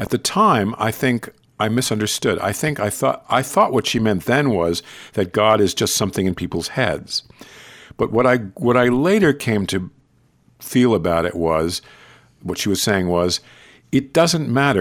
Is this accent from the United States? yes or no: yes; New York, United States; I grew up thinking most people must be Jewish because most people that I knew were Jewish.